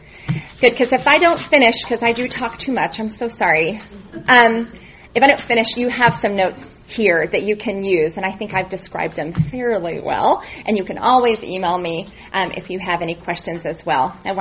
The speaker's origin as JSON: {"language": "English", "town": "Albuquerque", "region": "New Mexico", "country": "United States", "said": "from Albuquerque, New Mexico."}